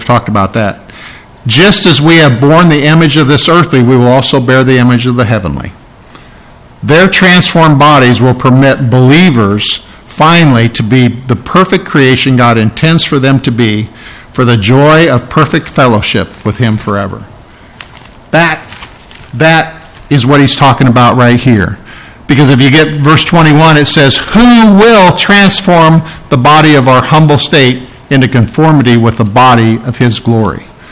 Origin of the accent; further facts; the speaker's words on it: England, United Kingdom; now in United States; I'm from England. I'm, you know, that word. My mom was Dutch.